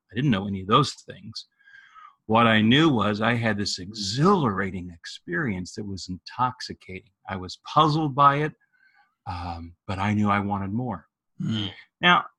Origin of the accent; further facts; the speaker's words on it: Kansas City, Missouri, United States; Nate, I grew up in Kansas City, as you know